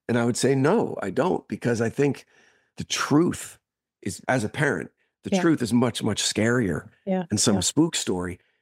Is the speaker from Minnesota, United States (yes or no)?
no; New Jersey, United States; born or raised there